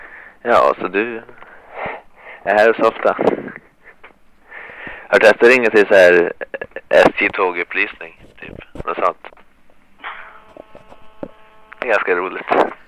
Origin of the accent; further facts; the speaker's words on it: Örnsköldsvik, Västernorrland County, Sweden; nej men jag kom från Örnsköldsvik.